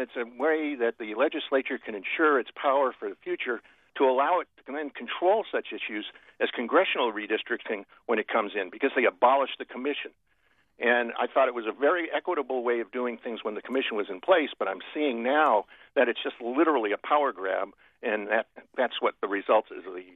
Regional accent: Wisconsin, United States; now in New Hampshire, United States; I lived in New Hampshire now for the last 12 years, but I moved from Wisconsin, where I pretty much grew up.

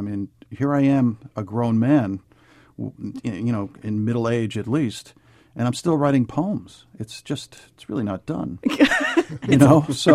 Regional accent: New York, United States; accent: New York; also born or lived in Kentucky; absorbed some of Kentucky, too, as one always does from a place. But I won't. You know, when I get tired or angry, the New York comes out in my voice. My accent comes back.

